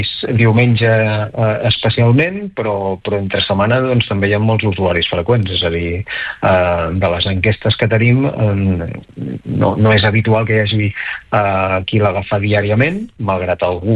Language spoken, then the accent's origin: Catalan; Tarragona, Catalonia, Spain; Jo soc de Tarragona.